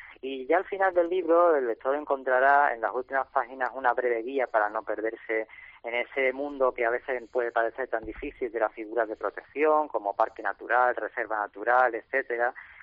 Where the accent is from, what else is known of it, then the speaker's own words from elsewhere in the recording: Málaga, Andalusia, Spain; Me he centrado en estas tres provincias porque yo soy de Málaga y por cercanía son por las que más me muevo.